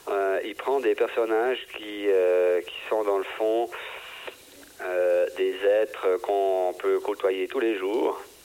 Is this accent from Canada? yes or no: no; Switzerland; C'est gens qu'on ne voit pas tellement chez nous en Suisse